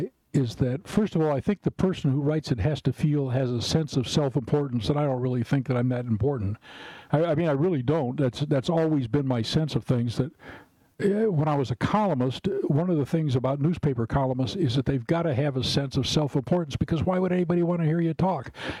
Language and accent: English; Iowa, United States; All of us kids still get together for reunions. You know, we come from Iowa.